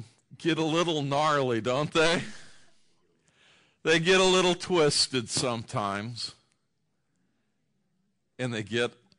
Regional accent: Hacienda Heights, California, United States; when I grew up in California, when I was 8 years old, we moved to a house in Hacienda Heights, California, and it was a new subdivision

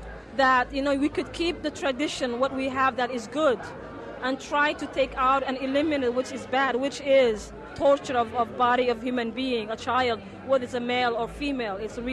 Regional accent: Somalia; I'm from Somalia.

